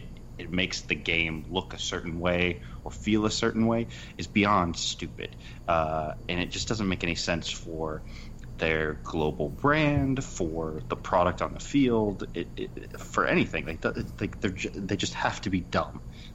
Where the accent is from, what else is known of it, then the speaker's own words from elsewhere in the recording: United States; we are American sports fans, and we are so used to instant replay being a part of the way in which we consume sports